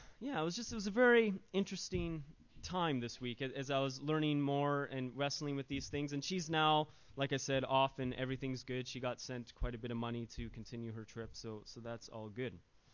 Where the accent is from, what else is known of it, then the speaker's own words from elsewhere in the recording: Canada; And so I'm Canadian, so naturally I know lots of bilingual people, because Canadians technically are supposed to be bilingual. I'm not.